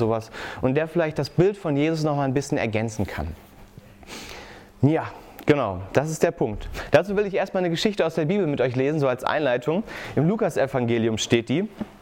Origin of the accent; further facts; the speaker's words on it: Bergisch Gladbach, North Rhine-Westphalia, Germany; ich komme aus Bergisch Gladbach.